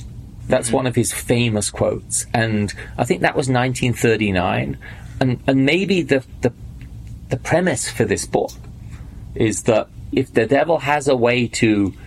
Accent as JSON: {"language": "English", "region": "England", "country": "United Kingdom", "tie": "born or raised there", "said": "It's something I probably used when I grew up in England."}